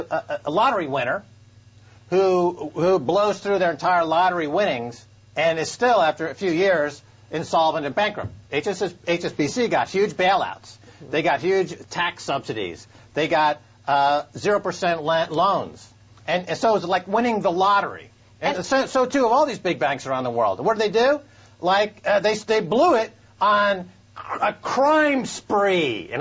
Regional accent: United States; I can take pride in that as an American

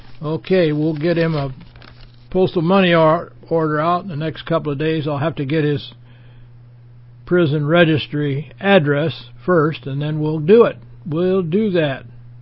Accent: United States

